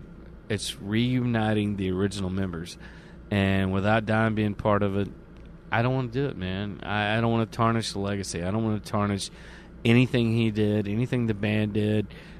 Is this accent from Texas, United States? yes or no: yes; Texas, United States; And we're like, hell yeah, bitch. We're from Texas. We just did it.